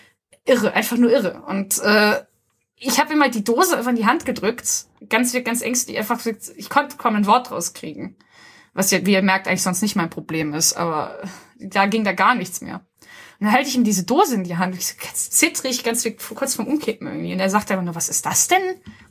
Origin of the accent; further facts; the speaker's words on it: Hamburg, Germany; als ich sage, dass ich aus Hamburg komme